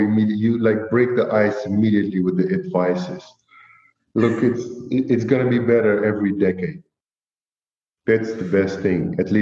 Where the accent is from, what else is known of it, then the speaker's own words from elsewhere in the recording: Rostov-on-Don, Rostov Oblast, Russia; now in Eindhoven, Netherlands; I'm from Rostov-on-Don, which is in Russia, but live in Eindhoven, which is in the Netherlands.